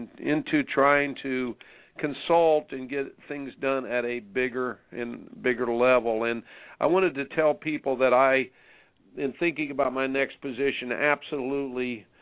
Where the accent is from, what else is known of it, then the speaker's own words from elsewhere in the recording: Indiana, United States; I grew up in Indiana.